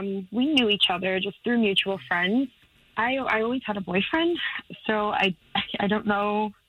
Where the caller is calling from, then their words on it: Ocoee, Florida, United States; Hey, guys. I'm calling from Ocoee.